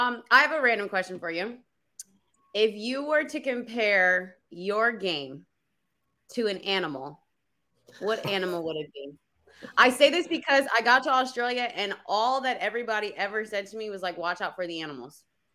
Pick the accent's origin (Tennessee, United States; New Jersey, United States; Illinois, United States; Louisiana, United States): New Jersey, United States; I'm from Jersey, so.